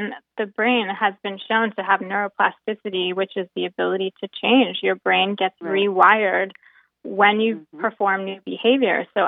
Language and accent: English; East Coast, United States; I grew up on the East Coast, and there was really, I couldn't picture going back to the East Coast